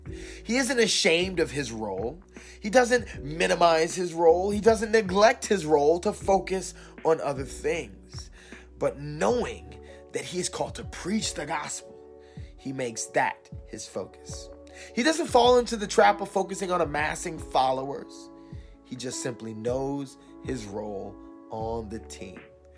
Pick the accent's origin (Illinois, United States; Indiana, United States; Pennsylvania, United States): Illinois, United States; Chicago; So I grew up in Chicagoland, and in my generation, that meant that you were a Bulls fan.